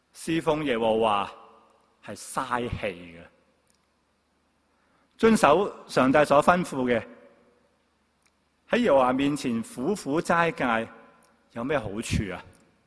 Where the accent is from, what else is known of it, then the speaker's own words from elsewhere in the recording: China; 我们中国人有一句话可能跟他们所说的吻合的